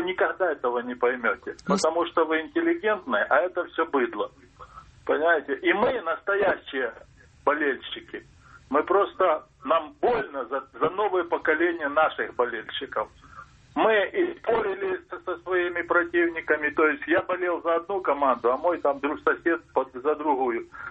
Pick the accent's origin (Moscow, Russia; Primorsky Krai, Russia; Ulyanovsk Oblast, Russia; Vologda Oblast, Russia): Primorsky Krai, Russia; Vladivostok; Я вот из Владивостока и очень завидую москвичам